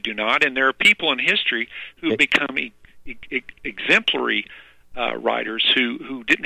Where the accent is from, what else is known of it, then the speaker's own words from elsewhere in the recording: Missouri, United States; I'm originally from Southern Missouri.